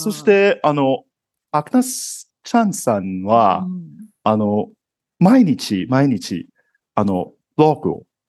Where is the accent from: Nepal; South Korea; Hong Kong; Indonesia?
Hong Kong; Japanese is a second language; 私は香港出身で、